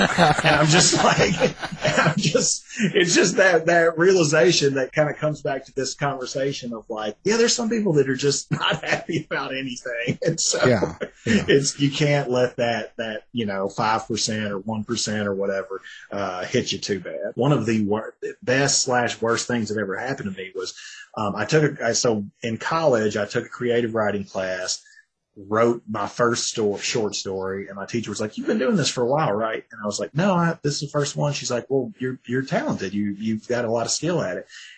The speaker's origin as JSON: {"language": "English", "region": "Tennessee", "country": "United States", "said": "Hey, I'm from Tennessee, man."}